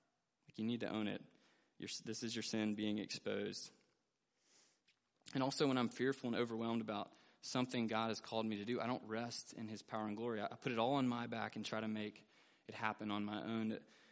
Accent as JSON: {"language": "English", "town": "Weaverville", "country": "United States", "tie": "born or raised there", "said": "growing up in Weaverville, woe was not really a word I heard a lot in everyday conversation"}